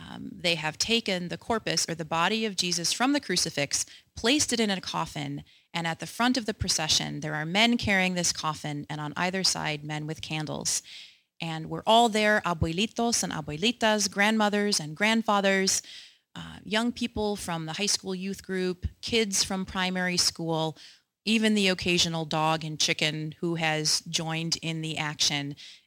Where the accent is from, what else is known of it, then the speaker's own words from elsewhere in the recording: Wisconsin, United States; Growing up in South Central Wisconsin, Fridays in Lent always meant the same thing.